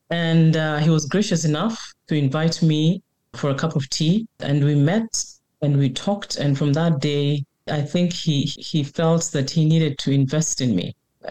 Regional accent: Kenya; English is a second language; moved away as an adult; now in United States; I am a Kenyan who came to study in the U.S. and I'm cross-culturally married.

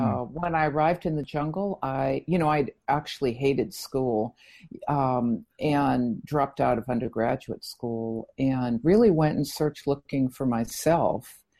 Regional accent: Boston, Massachusetts, United States; also born or lived in Mexico; And as you can tell, I'm from Boston.

